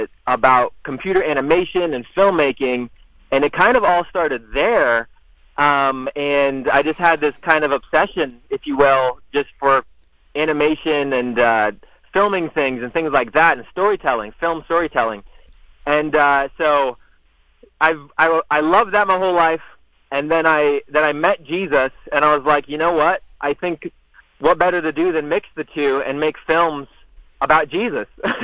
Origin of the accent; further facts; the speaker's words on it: Tampa, Florida, United States; Yeah, so I grew up in Tampa, Florida, and I grew up kind of going to church on and off with my family